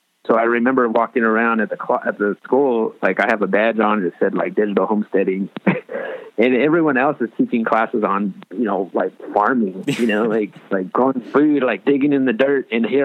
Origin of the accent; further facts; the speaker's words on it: Los Angeles, California, United States; here we are, this, we're just from Los Angeles and we just moved out here